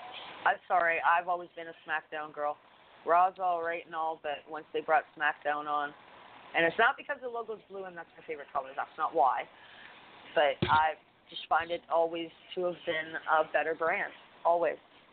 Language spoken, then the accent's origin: English; Canada; Okay, I'm Canadian. We don't say these things, okay?